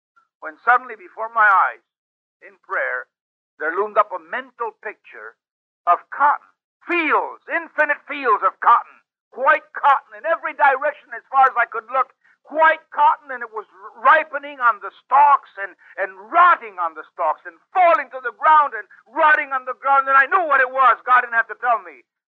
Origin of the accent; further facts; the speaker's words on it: Puerto Rico; born there; I was born in Puerto Rico of missionary parents back in 1921.